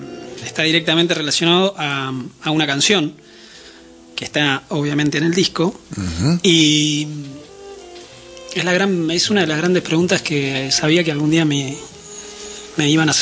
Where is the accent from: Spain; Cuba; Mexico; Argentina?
Argentina; Buenos Aires; De Buenos Aires.